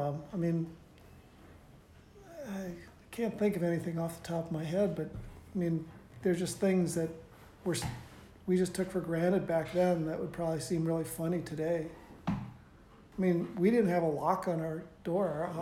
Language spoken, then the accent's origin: English; Northfield, Minnesota, United States; I grew up in Northfield, Minnesota. It's a small farming and college town in southern Minnesota.